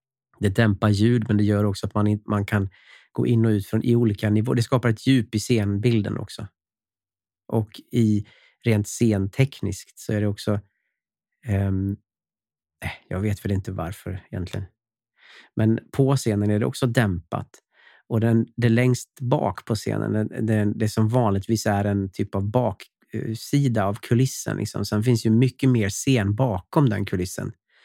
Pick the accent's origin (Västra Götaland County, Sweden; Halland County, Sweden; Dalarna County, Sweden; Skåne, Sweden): Dalarna County, Sweden; Falun; jag hade ju knappt gått på teatern när jag var liten, när jag bodde hemma i Falun